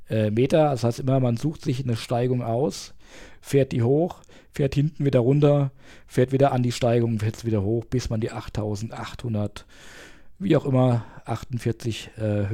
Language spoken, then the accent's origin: German; Langenlohnsheim, Rhineland-Palatinate, Germany; Ich hab das mal gemacht bei uns in Langenlohnsheim, da wo ich groß geworden bin.